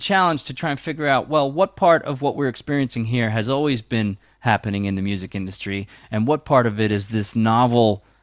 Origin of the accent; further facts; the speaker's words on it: Long Island, New York, United States; I grew up on Long Island. I moved to New York City in '96, Lower East Side, as soon as I got out of college